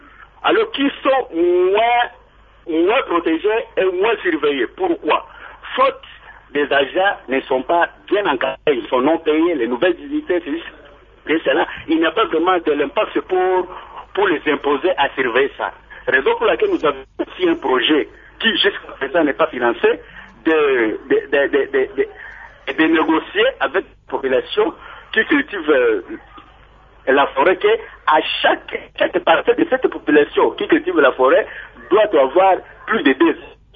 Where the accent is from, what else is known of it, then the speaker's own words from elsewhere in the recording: Bandundu, Kwilu, DR Congo; Moi, je suis de Bandundu-Ville, vous savez